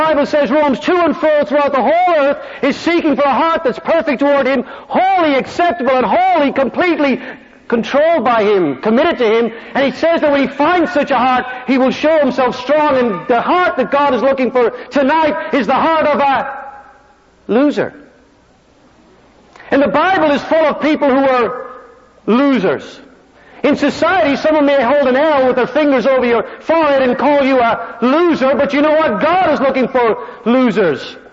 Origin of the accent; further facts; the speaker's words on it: Ireland; When I grew up in Ireland, one of my best friends used to love to gamble.